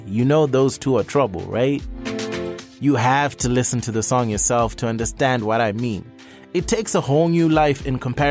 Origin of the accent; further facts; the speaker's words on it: Zimbabwe; Oh, it's my home country, Zimbabwe.